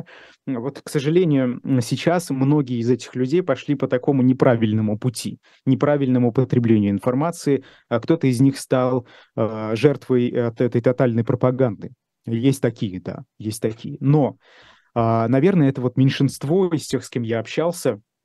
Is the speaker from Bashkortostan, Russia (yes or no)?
yes; Ufa, Bashkortostan, Russia; also born or lived in Moscow; А ты откуда? Из Москвы. А точнее, из Уфы. Что ж, вот и я так отвечаю.